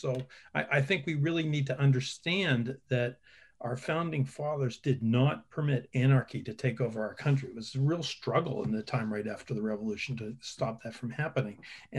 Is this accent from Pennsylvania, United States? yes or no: yes; Pennsylvania, United States; I grew up in Western Pennsylvania, and one of the legacies of that was George Washington sending the troops in to put down the Whiskey Rebellion.